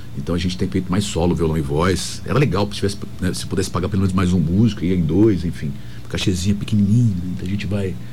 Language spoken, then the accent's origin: Portuguese; Mato Grosso do Sul, Brazil; Enfim, então cantando essas coisas daqui do Mato Grosso do Sul, na época era Mato Grosso do Sul.